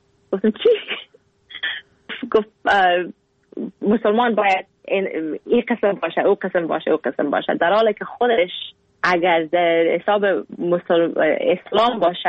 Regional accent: Afghanistan; now in Vancouver, Canada; گفتم از کانادا. گفت راستی از کجا هستی؟ گفتم از افغانستان.

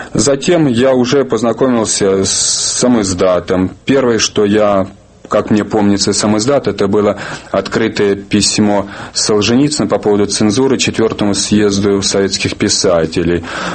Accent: Russia; ведь я русский, а еду в Израиль.

